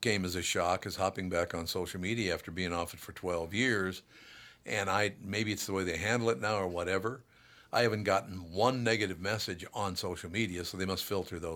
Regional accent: Minnesota, United States; growing up in Minnesota was heaven. It was wonderful. To walk downtown Minneapolis was fantastic. Go across the river to St. Paul, it was wonderful.

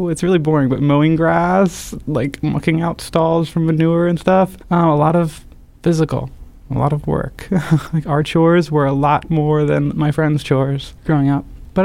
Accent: Maryland, United States; I went to school in Towson, so kind of county city, but it's in the city line. But I grew up in a very rural pocket next to like a winery north of Loch Raven Reservoir.

